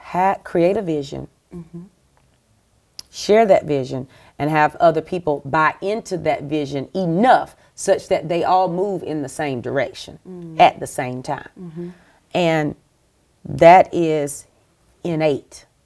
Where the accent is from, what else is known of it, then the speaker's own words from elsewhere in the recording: South Carolina, United States; now in Arizona, United States; South Carolina girl. And so even in Arizona, they're like, where are you from? South Carolina. Yeah, we can tell. The accent. I'm not going to lose my accent.